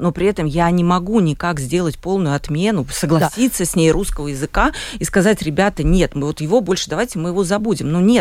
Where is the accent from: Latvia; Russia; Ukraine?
Latvia; В свободное время я слежу за новостями в Латвии, и как латыш меня волнуют новости